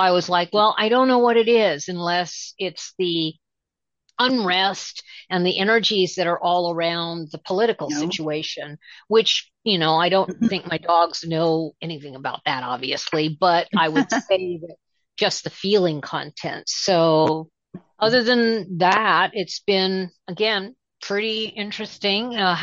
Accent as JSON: {"language": "English", "region": "California", "country": "United States", "said": "because I come from California"}